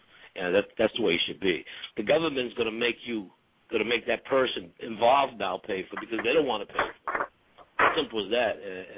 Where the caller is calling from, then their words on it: Philadelphia, Pennsylvania, United States; I'm calling from Philadelphia.